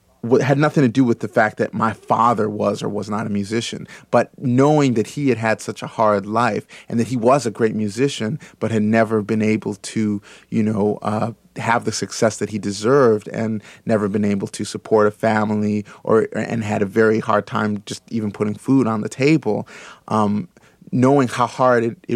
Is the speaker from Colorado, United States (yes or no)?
no; Berkeley, California, United States; I grew up in Berkeley I'm from mixed parentage